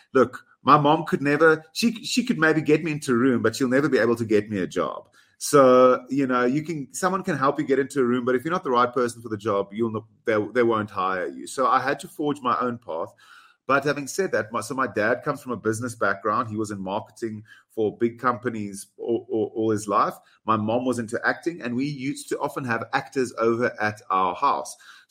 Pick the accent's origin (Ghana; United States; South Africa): South Africa; And as a South African, I'm proud.